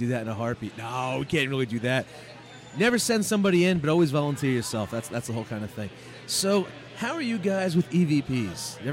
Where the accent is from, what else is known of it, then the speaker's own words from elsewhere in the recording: New Jersey, United States; We're all from New Jersey. No, we're from up north